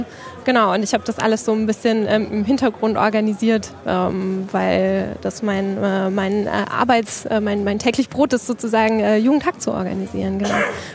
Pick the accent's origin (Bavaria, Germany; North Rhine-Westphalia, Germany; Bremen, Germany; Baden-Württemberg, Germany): Baden-Württemberg, Germany; Freiburg; born there; Ich komme aus der Ecke tatsächlich. Also ich bin in Freiburg geboren und habe auch meinen Bachelor da in der Nähe gemacht, in einer kleinen Hochschule in Offenburg